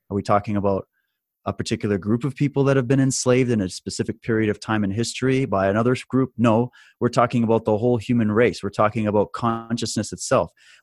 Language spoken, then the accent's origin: English; Canada; I live in Canada. I'm Canadian.